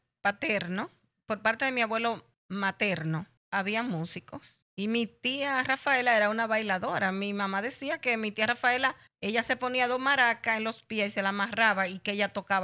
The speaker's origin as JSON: {"language": "Spanish", "town": "Cotuí", "region": "Sánchez Ramírez", "country": "Dominican Republic", "tie": "born or raised there", "said": "allá en mi pueblo Cotuí."}